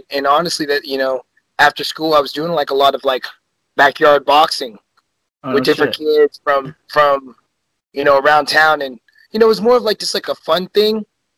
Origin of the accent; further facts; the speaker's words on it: Las Vegas, Nevada, United States; also born or lived in Biloxi / Tucson; but I was born in Biloxi, Mississippi. We lived in Arizona for a little bit, Tucson, and then we moved to Vegas about 2002.